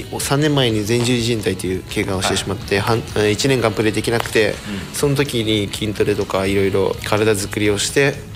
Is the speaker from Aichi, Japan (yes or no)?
yes; Aichi, Japan; moved away as an adult; 出身は愛知県で、うん、高校卒業してから山梨のバンフォーレ入ってって感じです。